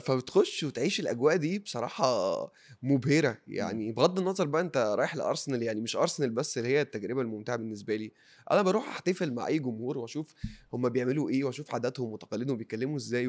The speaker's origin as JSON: {"language": "Arabic", "country": "Egypt", "said": "واقول لهم انا مصري بشجع كريستال بالاس من زمان قوي"}